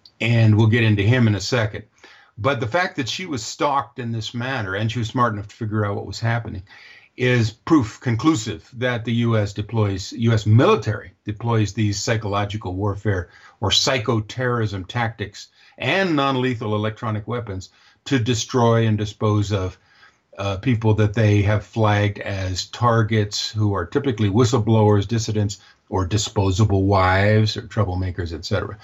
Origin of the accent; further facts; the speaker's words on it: Virginia, United States; I grew up in Virginia, and maybe, you know, they're very proud of their history back there.